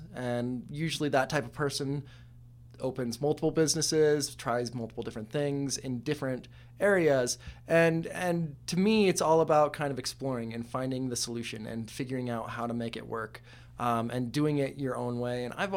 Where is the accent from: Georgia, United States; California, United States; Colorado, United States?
Colorado, United States; Castle Rock; So I grew up in Colorado. We lived outside of a small town called Castle Rock. We lived out in the country.